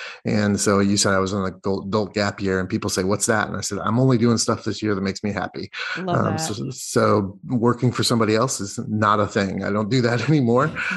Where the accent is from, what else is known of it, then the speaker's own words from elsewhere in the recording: Indiana, United States; now in Seattle, United States; I'm from Indiana, but currently in Seattle.